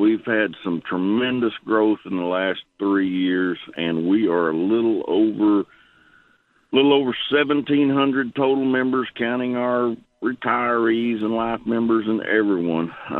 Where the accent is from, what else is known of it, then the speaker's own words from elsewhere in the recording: Austin, Texas, United States; I was born and raised in Austin